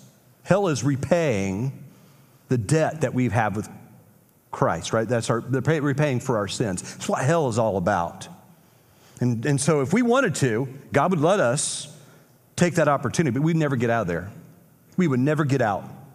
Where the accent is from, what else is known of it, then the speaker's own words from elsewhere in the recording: Indiana, United States; So the only time I'm glad I'm from Indiana.